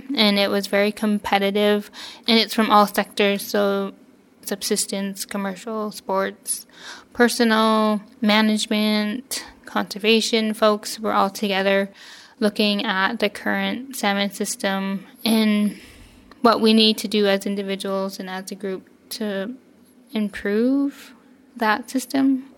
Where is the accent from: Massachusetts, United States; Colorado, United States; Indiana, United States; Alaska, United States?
Alaska, United States; Rampart; my hometown, which is Rampart. And it is a small Athabaskan fishing community located, I would say, mid-Yukon River.